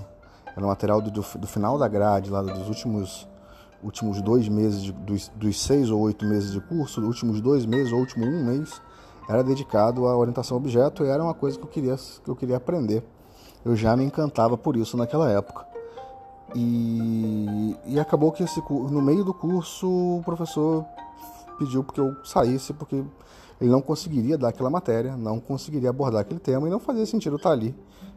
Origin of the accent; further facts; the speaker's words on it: Campos dos Goytacazes, Rio de Janeiro, Brazil; born there; eu nasci em Campos, nasci em 83... Campos é uma cidade aqui do interior do estado, perto de Macaé, Campos dos Goytacazes, aqui no estado do Rio. E sou filho de um português